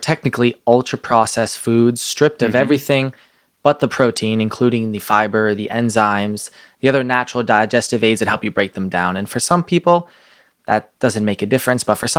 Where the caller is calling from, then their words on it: New Hampshire, United States; Thank you so much for having me. I'm calling from New Hampshire